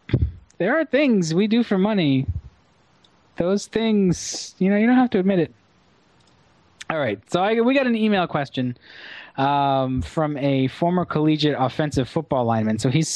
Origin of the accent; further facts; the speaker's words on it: United States; I grew up in America.